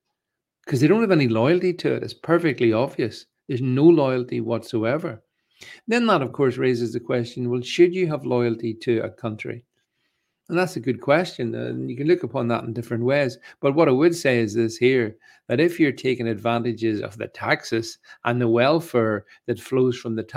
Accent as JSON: {"language": "English", "region": "Northern Ireland", "country": "United Kingdom", "said": "And I speak as a Northern Irish man"}